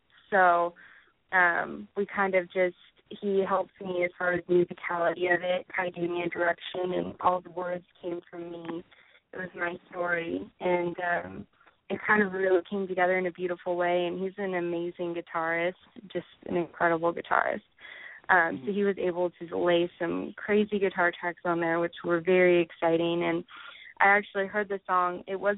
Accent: Palmdale, California, United States; I grew up in Palmdale, Lancaster, which is about an hour and a half from Los Angeles

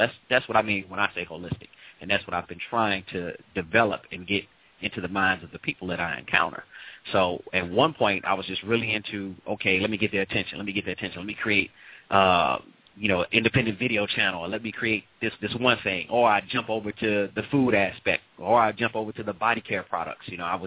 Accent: St. Louis, Missouri, United States; St. Louis, originally. St. Louis, Missouri.

